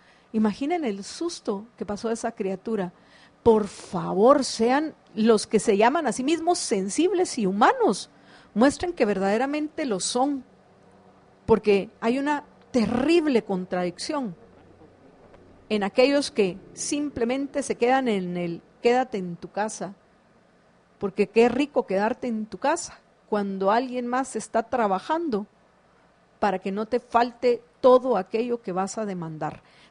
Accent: Guatemala; Como guatemalteco me encanta escuchar mi himno, el más bello del mundo.

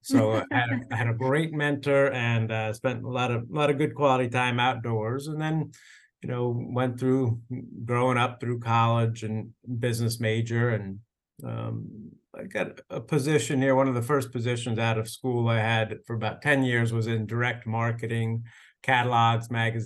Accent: New York, United States; Yeah, so I grew up in Putnam County, New York. And you know, I hate to say, but 40 years ago, it was much more rural than it is now.

